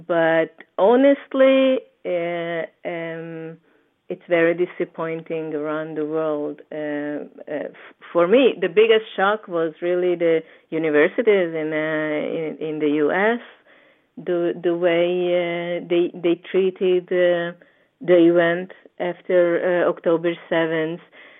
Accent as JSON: {"language": "English", "country": "Hungary", "moved": "yes", "lives_now": "Israel"}